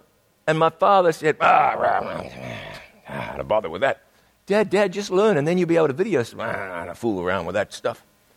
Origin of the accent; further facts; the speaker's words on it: New Zealand; I was back in New Zealand, my home country, for a camp meeting earlier this year.